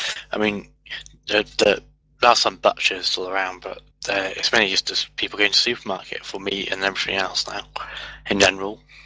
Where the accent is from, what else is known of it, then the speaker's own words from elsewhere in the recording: England, United Kingdom; I'm from England